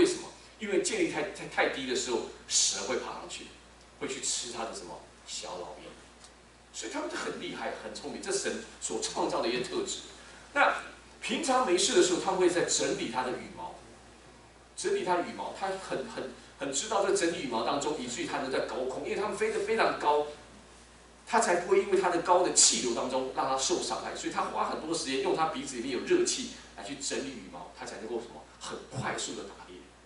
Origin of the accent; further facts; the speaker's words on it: China; 你看我们中国人厉害，劳燕分飞